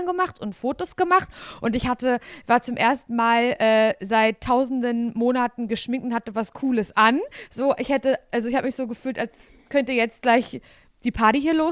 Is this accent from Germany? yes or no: yes; Parchim, Mecklenburg-Vorpommern, Germany; Und wir haben aber das Shooting gemacht in Parchim, da wo ich herkomme.